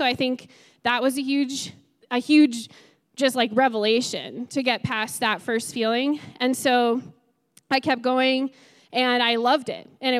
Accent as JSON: {"language": "English", "region": "Colorado", "country": "United States", "tie": "born or raised there", "said": "I grew up here in Colorado, but I always kind of felt excluded from that kind of outdoor culture."}